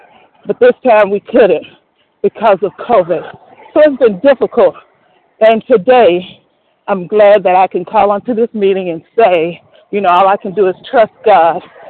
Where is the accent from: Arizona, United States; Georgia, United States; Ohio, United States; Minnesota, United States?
Georgia, United States; Atlanta; I'm from Metro Atlanta, Georgia.